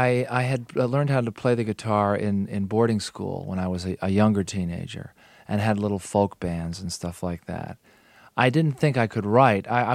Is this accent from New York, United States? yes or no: yes; New York, United States; I came from the from Westchester County, New York, which is a very affluent suburb of New York City.